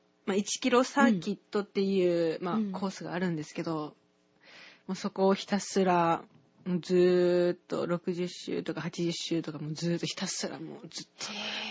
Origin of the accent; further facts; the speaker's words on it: Takamatsu, Kagawa, Japan; デビュー戦がその、まあ、地元高松だったんですけど